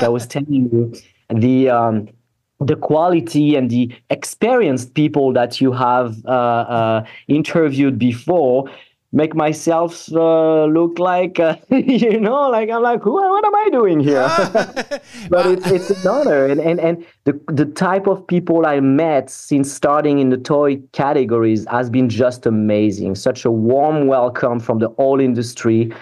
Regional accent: Paris, Île-de-France, France; moved away as an adult; now in Vancouver, Canada; So I grew up in France, in Paris. And back in 2010, I decided to move. I landed in Vancouver, in the beautiful British Columbia.

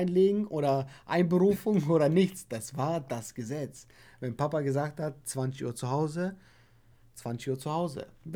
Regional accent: Bulgaria; German is a second language; now in Germany; Bei uns in Bulgarien kam immer so ein rotes Zeichen, da stand ab 18

